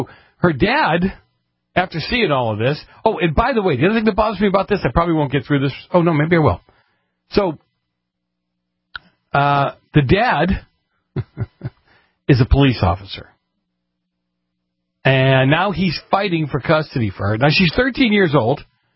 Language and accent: English; Boston, Massachusetts, United States; I grew up in Boston. I know what it's like.